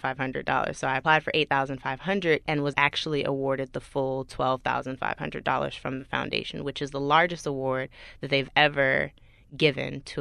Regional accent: New Orleans, Louisiana, United States; We're a team of three teachers right now. We are all from New Orleans. We have all had great experiences both in and outside of New Orleans.

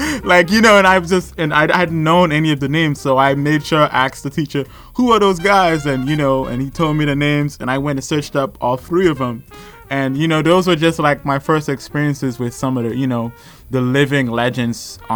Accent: Bahamas; me feeling sort of alone within my, you know, jazz discovery and musical journey on the whole growing up in the Bahamas.

